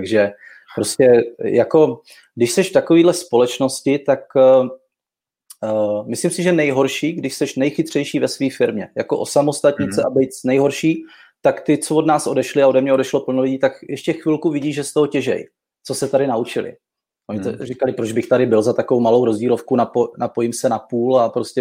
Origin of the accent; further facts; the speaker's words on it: Ostrava, Moravian-Silesian Region, Czechia; Navíc já jsem původem z Ostravy, takže tam, kde je z Ostravy, tak víš, že tam to je fakt jako divočina.